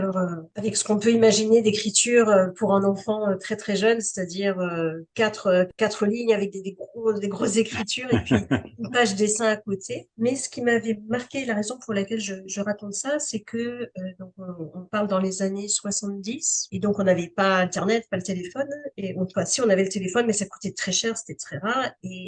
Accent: Toronto, Ontario, Canada; accent: European; Alors, moi, je suis torontoise de naissance, de cœur, éduquée et élevée dans cette ville-là, mais de parents français, d'où l'accent qui est plus européen que canadien.

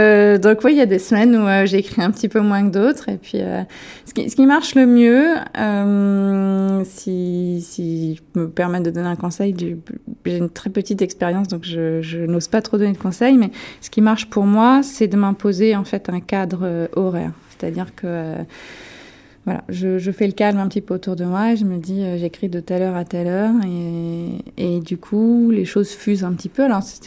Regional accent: France; Moi, je viens de France métropolitaine, comme on dit là-bas

